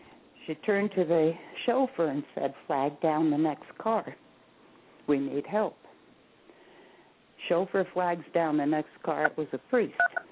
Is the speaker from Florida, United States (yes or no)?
no; New Haven, Connecticut, United States; I was growing up outside of New Haven, Connecticut, in a Yale bedroom community.